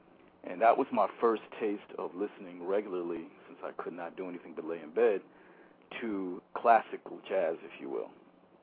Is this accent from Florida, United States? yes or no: no; New York, United States; But being raised as an American, if you will, born in the States, I listened to a lot of commercial radio. And in the tri-state area, there was a very popular station